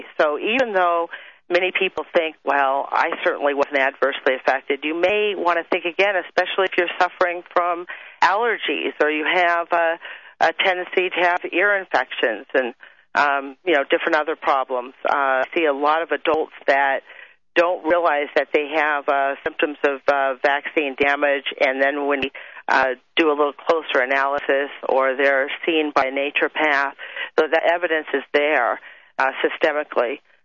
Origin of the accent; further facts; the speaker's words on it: United States; as an American activist myself